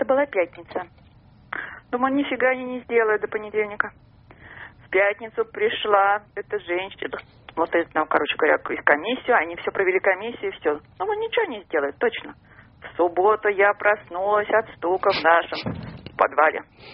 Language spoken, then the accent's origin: Russian; Saint Petersburg, Russia; из Петербурга.